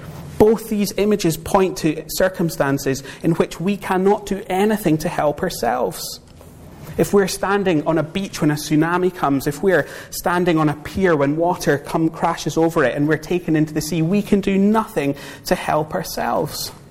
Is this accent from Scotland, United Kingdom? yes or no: yes; Edinburgh, Scotland, United Kingdom; When I was growing up in Edinburgh, I had a choice of which football team to support